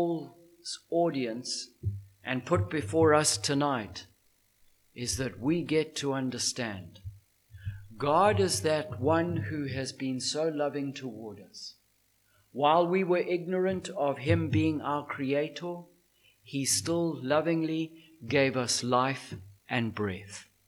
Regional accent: Zimbabwe; having been born and raised in Zimbabwe, fought in the Zimbabwean war

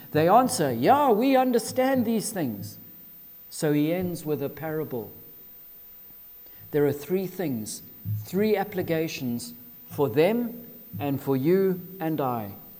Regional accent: Zimbabwe; to be a Christian only because I was raised in a Judeo-Christian ethic in Zimbabwe

